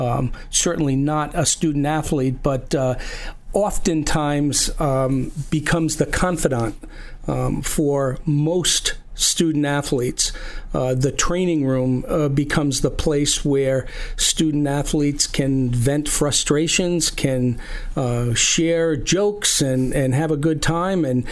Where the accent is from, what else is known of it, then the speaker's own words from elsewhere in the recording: Riverside, Rhode Island, United States; I grew up in Riverside, so a native of Rhode Island